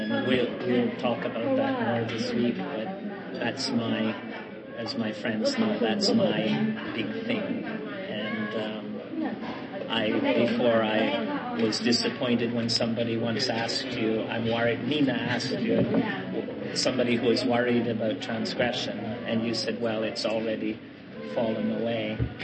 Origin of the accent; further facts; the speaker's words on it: Canada; I don't know in Thailand, but in I'm from Canada, and I think in Western society